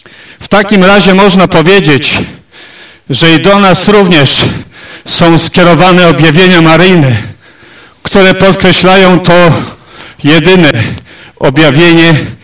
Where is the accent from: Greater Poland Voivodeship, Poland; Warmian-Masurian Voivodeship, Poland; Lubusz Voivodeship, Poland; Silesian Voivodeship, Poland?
Warmian-Masurian Voivodeship, Poland; Nowe Miasto Lubawskie; Sam pochodzę z sanktuarium, o którym nie słyszeliście. Miasteczko Nowe Miasto Lubawskie, a jest tam czczona od kilkuset lat Matka Boża Łąkowska.